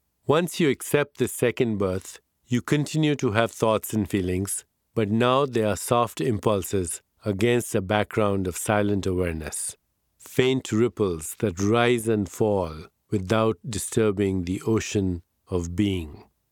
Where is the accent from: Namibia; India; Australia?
India; Growing up in India, I never met an enlightened person. My family was deeply religious, particularly on my mother's side.